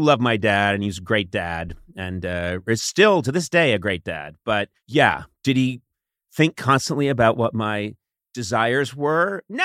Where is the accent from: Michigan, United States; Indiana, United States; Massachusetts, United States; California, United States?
Massachusetts, United States; Boston; I am from Boston. But it's so funny because … I look the way they do. So many people think, so you're from Dublin. And I'm like, no, I grew up in Massachusetts